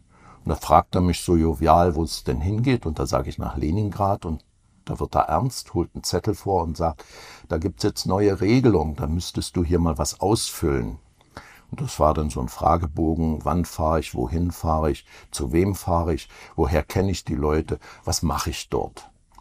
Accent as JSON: {"language": "German", "region": "Berlin", "country": "Germany", "tie": "born or raised there", "also_born_or_lived": "Freiberg, Germany", "said": "ich wurde 1952 unweit Dresdens in Freiberg in Sachsen geboren, aber bin in Berlin aufgewachsen, in Ostberlin, habe dort Außenhandel studiert"}